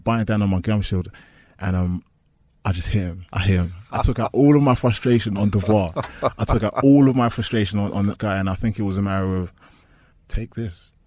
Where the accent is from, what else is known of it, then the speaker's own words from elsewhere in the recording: East London, London, United Kingdom; I'm from East London. I've seen American football.